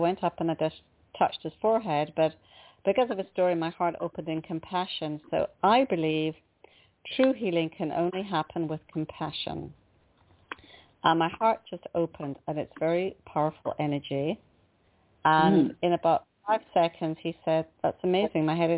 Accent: Scotland, United Kingdom; being brought up in Scotland, I mean, we're not American.

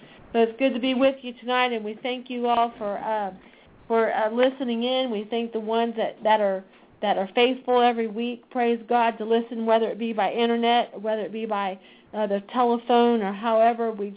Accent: Springboro, Ohio, United States; And we're here from Springboro, Ohio.

